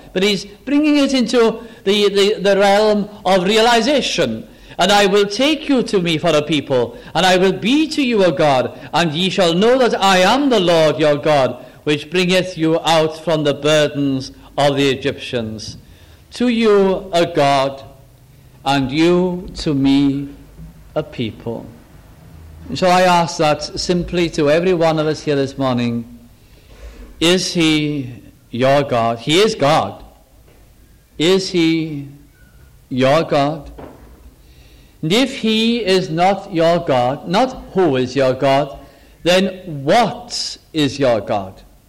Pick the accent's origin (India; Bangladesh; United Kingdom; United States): United Kingdom; Wales; I am Welsh, I am not Welsh. I am British, I am not British.